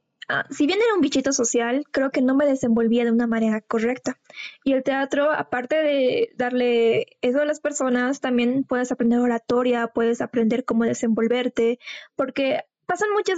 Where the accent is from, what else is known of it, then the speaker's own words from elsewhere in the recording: La Paz, Bolivia; Yo tengo 20 años, soy paceña. Toda mi vida he vivido en La Paz.